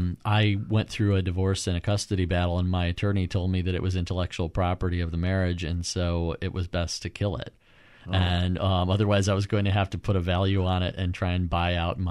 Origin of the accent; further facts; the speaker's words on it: Illinois, United States; I grew up around Chicago. And so I wrote for the newspapers around the area throughout my teens.